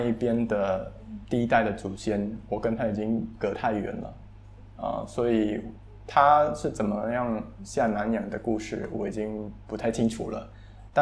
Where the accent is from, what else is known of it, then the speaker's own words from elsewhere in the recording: Tangerang, Banten, Indonesia; also born or lived in Jakarta; 我出生于雅加达，但是我从小都是在丹格朗长大，就是我现在住的地方。